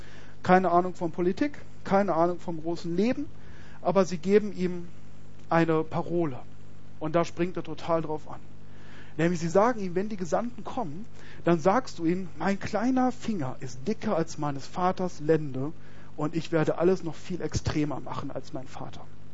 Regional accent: North Rhine-Westphalia, Germany; Und bei uns im Ruhrgebiet ist das total normal.

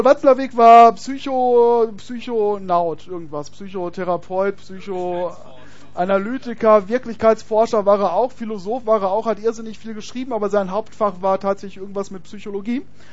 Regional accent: North Rhine-Westphalia, Germany; Und bei uns im Ruhrgebiet ist das total normal.

